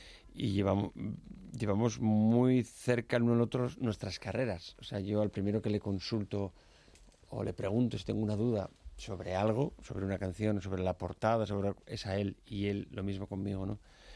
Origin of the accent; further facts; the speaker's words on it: Basque Country, Spain; Yo creo que como buen vasco tengo una dosis importante de melancolía incrustada en mis genes, ¿no?